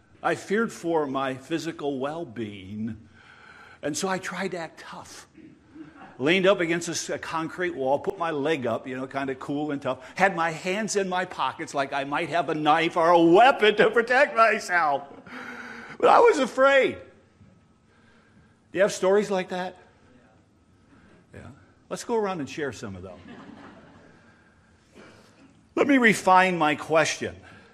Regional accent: the South, United States; we're from the South. Many of us have never been in a whiteout.

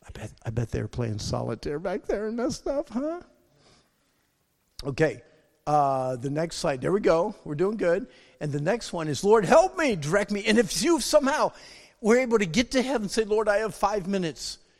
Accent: Pennsylvania, United States; I was actually born and raised in Pennsylvania.

